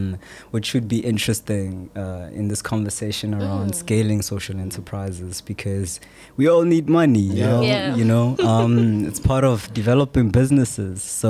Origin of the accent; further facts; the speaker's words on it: Pretoria, Gauteng, South Africa; now in Cape Town, South Africa; I'm originally from Pretoria. I studied at the University of Pretoria